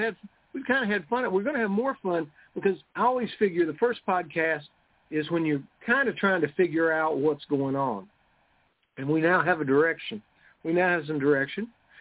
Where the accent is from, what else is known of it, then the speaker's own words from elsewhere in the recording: the South, United States; Yes, I'm from the South, so I say y'all.